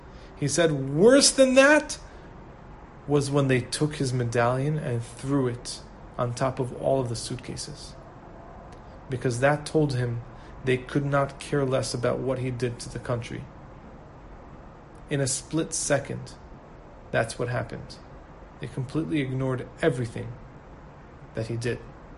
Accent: New York, United States; we're not from here, we're from New York, and we're not from here.

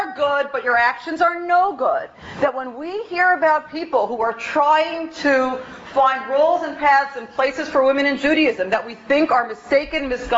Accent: Brooklyn, New York, United States; I grew up in the Black Hat, Yeshivish, whatever, Harid, whatever you want to call it, Brooklyn world.

